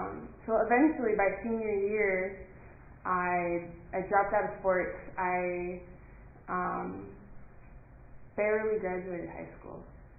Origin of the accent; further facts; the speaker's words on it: Anaheim, California, United States; born there; So I'm 26 years old, and I was born in Anaheim, California.